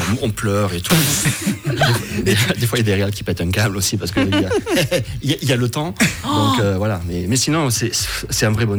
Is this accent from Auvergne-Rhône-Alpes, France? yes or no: no; Marseille, Provence-Alpes-Côte d'Azur, France; j'exagère, hein, je suis marseillais, bien sûr.